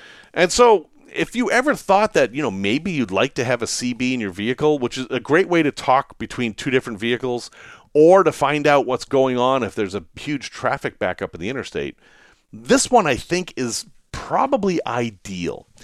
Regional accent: Salem, Massachusetts, United States; So growing up in Salem, Massachusetts, which was kind of a fantasy place to grow up

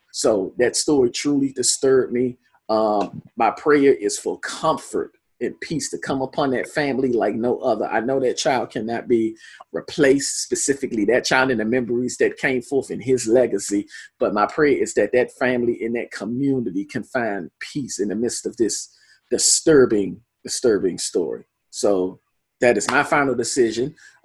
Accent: Washington, District of Columbia, United States; there was a tragic story that took place in my hometown of Southeast Washington, D.C.

